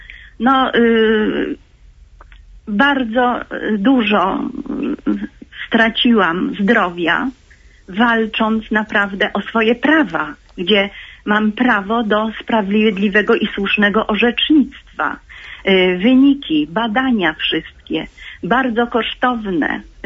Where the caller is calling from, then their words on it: Toruń, Kuyavian-Pomeranian Voivodeship, Poland; Jestem tutaj też z Torunia, taki zbieg okoliczności.